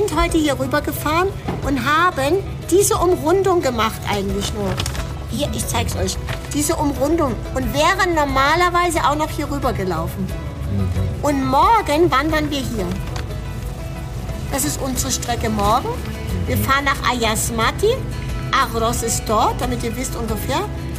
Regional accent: Dresden, Saxony, Germany; Und dort bin ich geboren in Dresden und wir haben in einem Wohnhaus gewohnt, also wo lauter griechische Familien gelebt haben.

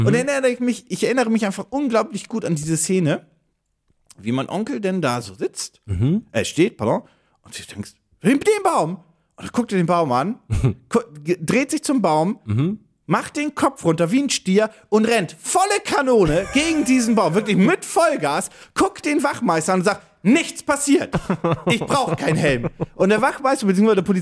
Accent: Hamburg, Germany; ich komme aus Hamburg

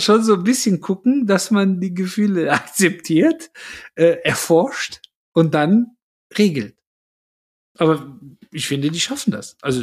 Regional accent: Cologne, North Rhine-Westphalia, Germany; born there; ich glaube, das darf ich sagen, als gebürtiger Kölner

